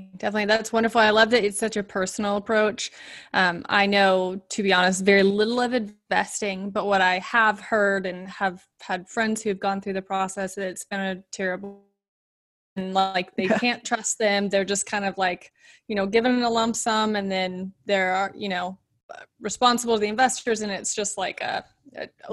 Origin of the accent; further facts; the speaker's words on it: Fort Worth, Texas, United States; I'm from Fort Worth.